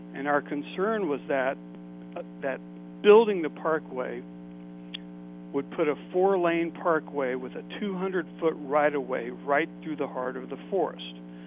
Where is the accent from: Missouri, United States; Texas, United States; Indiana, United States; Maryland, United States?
Missouri, United States; Kansas City; Oh, right here in Kansas City.